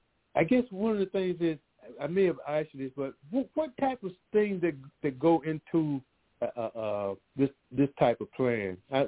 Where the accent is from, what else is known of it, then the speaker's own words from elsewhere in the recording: Aliceville, Alabama, United States; You know, I know my hometown of Aliceville, a couple of major plants in town just closed, you know.